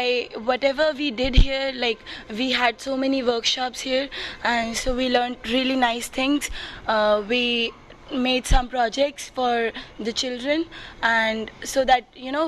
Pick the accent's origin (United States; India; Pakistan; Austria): India; in like I'm from India, so whatever is there in India probably it's not there in different countries.